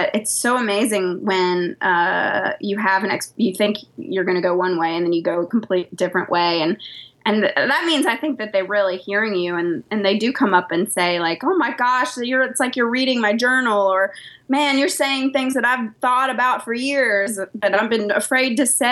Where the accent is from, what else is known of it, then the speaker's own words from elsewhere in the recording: Nashville, Tennessee, United States; also born or lived in New York City; I'm from Nashville, so I grew up with country music kind of all around me. And I sang in the church choir all growing up, so gospel music.